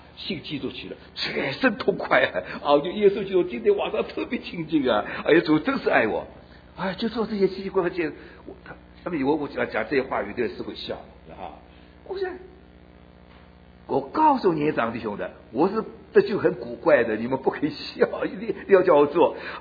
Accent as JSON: {"language": "Chinese", "country": "China", "said": "或者我们中国人去表现，我们中国人他看我们中国人表现，我完全不一样。"}